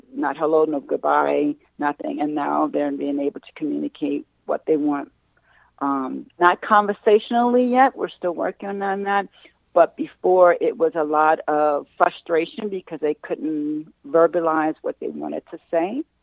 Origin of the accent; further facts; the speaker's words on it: Virginia, United States; moved away as an adult; Well, I'm originally from Virginia, and so I moved here in 2013